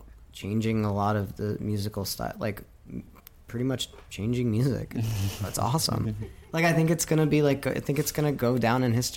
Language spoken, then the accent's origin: English; Tucson, Arizona, United States; I mean, I grew up in Tucson, so like everybody just did.